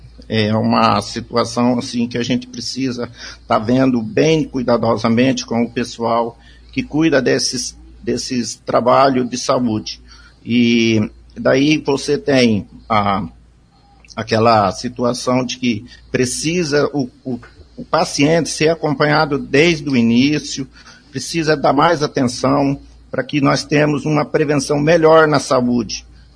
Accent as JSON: {"language": "Portuguese", "town": "Maringá", "region": "Paraná", "country": "Brazil", "tie": "born there", "said": "a gente é filho de pioneiros, nasci em Maringá, sou da comunidade Guerra, sou um produtor rural."}